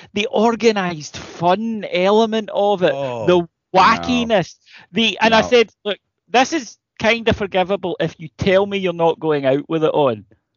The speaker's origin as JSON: {"language": "English", "country": "United Kingdom", "said": "I'm very British, right? I mean, I am very British, and I accept this as I've got older."}